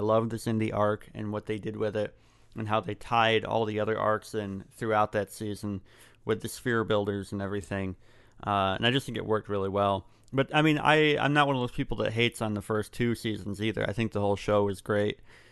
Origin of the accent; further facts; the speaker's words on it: Michigan, United States; Well, I'm from Michigan, South Central Michigan area, born and raised.